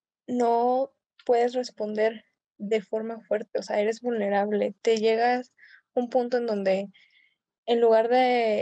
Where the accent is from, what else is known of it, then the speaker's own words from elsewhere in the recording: Monterrey, Nuevo León, Mexico; en mi caso, que una parte de mi familia es blanca, Y luego yo soy de Monterrey